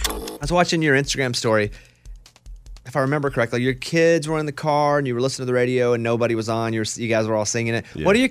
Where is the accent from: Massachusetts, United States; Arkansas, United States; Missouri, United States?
Arkansas, United States; Yeah, being from Arkansas, we'd go all up and down Louisiana playing baseball mostly.